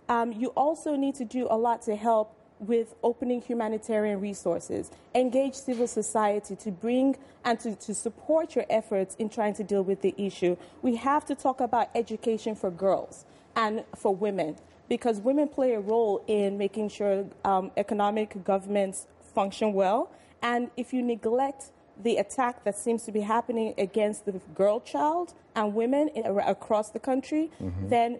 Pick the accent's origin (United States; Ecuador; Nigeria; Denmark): Nigeria; I'm a Nigerian